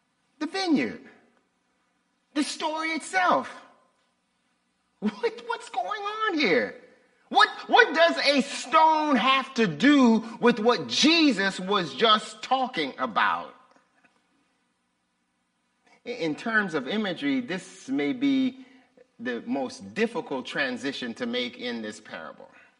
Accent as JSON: {"language": "English", "town": "Los Angeles", "region": "California", "country": "United States", "tie": "born or raised there", "said": "And when we were growing up in South Central LA, we were in the hood."}